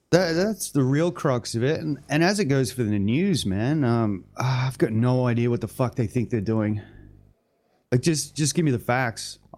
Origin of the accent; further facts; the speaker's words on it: Australia; And I'm talking from as an Australian experience here.